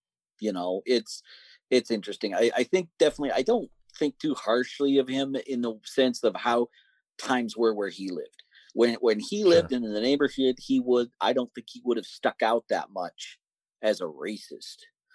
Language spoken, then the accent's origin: English; Montana, United States; I grew up in Montana, and it's really close to a reservation where that we had Sioux, Cheyenne, and Crow.